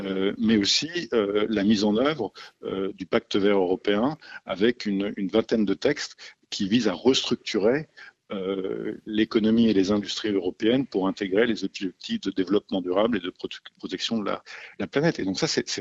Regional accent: France

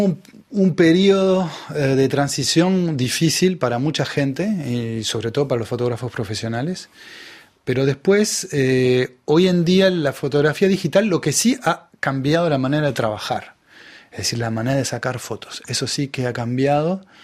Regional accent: Uruguay; los uruguayos tenemos algo de los dos. Tenemos un acento que se parece mucho al acento de Buenos Aires, por eso estamos en la Cuenca del Plata, o sea, entre el Río de la Plata. Pero también tenemos mucho de Brasil y es una parte más africana que tenemos nosotros.

